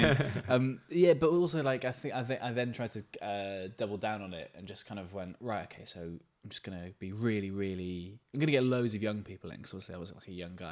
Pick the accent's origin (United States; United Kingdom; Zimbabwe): United Kingdom; Wales; also born or lived in Brighton, England; But then moved to Wales when I was a baby. My dad is Welsh. My mum is Welsh. Uh-huh. And I've only lived there for 25 years.